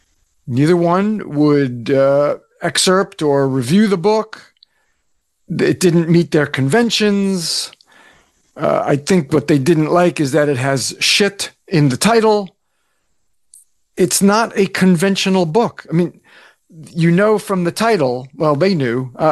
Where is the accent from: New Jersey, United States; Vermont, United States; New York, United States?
New Jersey, United States; I grew up on the other end of the. I grew up in up in Bergen County.